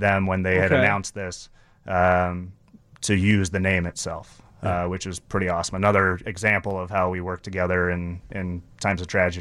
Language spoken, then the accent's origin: English; Sacramento, California, United States; I'm from Sacramento, California. I was born and raised there. So hits a little closer to home.